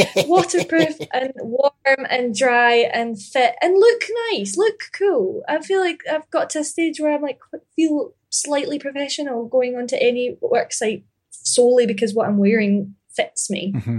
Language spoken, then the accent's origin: English; Ayr, Scotland, United Kingdom; But I grew up in Ayr, A-Y-R